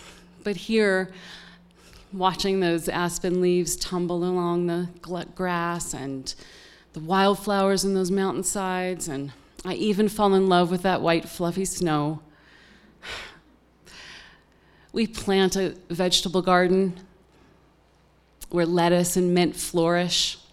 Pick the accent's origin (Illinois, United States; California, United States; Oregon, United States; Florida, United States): California, United States; those wildfires that are raging across my home state of California.